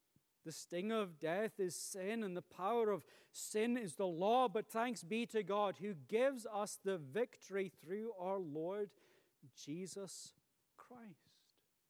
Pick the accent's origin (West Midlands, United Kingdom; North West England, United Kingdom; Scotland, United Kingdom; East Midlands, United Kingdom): Scotland, United Kingdom; I grew up in Tayside in Scotland, which is a big soft fruit growing area.